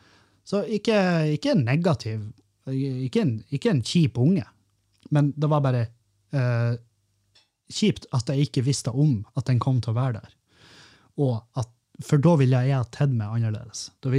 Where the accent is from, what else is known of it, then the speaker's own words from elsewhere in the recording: Bodø, Nordland, Norway; så er det vel når vi er hjemme i Bodø at vi går tur eller noe sånt.